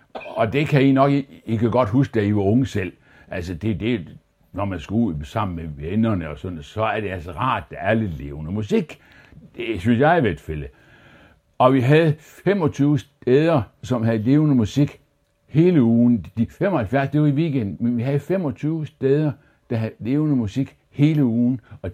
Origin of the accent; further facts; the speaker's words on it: Aarhus, Central Denmark Region, Denmark; Og vi er begge to barnefødt i Aarhus, inde i de mørke gader, inde i midten af Aarhus.